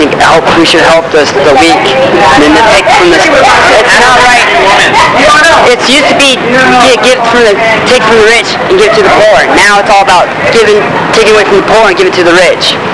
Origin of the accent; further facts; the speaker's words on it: Santa Cruz, California, United States; also born or lived in Stockton; I was born and raised here in Santa Cruz. I mean, I was born in Stockton, but a week later I was raised here and came here in Santa Cruz.